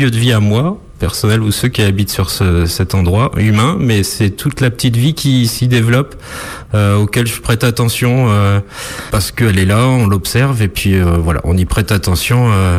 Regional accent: France; je suis né là dans le Marais et très clairement petit j'étais plutôt pêcheur

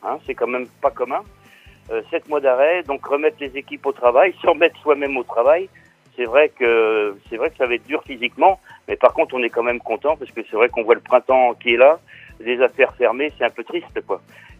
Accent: Pays de la Loire, France; comme on aime si bien le faire chez nous en Vendée quand il fait beau

